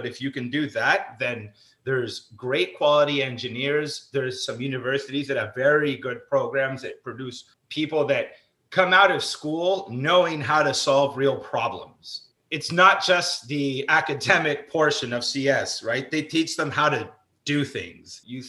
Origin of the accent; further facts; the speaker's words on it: Texas, United States; born there; also born or lived in Peru; Rodrigo and I are like kind of, we're Peruvian Texan. So we were born in Texas, Peruvian parents, went back to Peru a lot throughout, like every year we'd go back for 3 to 4 months, like every summer basically.